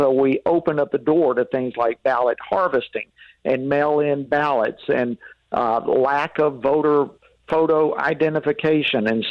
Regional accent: Georgia, United States; Well, I'm from Georgia, and I knew that what they were saying was not accurate.

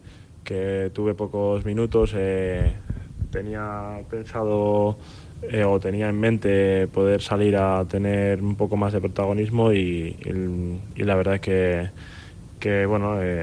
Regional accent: Bilbao, Basque Country, Spain; vengo de Bilbao y llevo toda la vida ahí.

